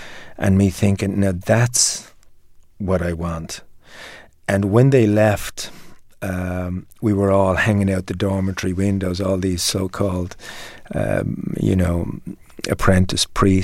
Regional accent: Dublin, Leinster, Ireland; It was a working-class family in Dublin, and my father was a laborer, and he had to work really, really hard.

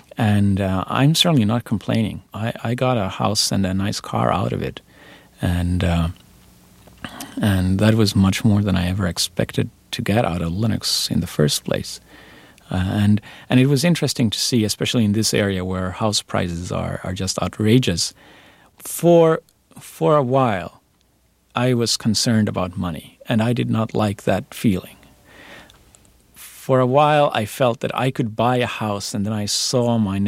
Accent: Finland; English is a second language; I come from Finland, and it has a very strong social network as a country.

